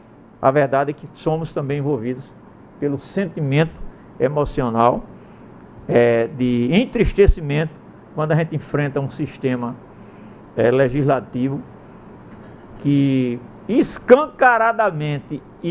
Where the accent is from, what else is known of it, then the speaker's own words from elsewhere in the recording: Paraíba, Brazil; lá da minha terra, no interior da Paraíba